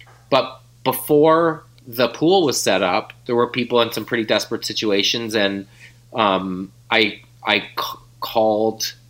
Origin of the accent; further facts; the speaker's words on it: Canada; but I'm a husband and father and human being and Canadian.